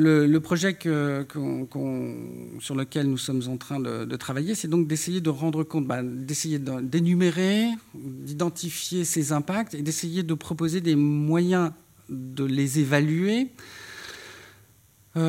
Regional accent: Brittany, France; je dis ça, je suis breton, hein, donc j'ai rien contre les briochins

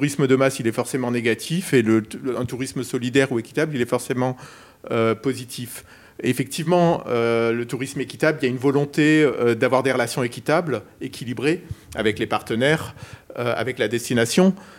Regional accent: Perpignan, Occitanie, France; moi, je viens de Perpignan, Argelès, la station littorale qui est juste à côté

